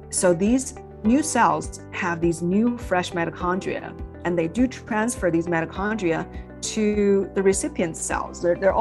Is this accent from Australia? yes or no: no; China; I grew up in China.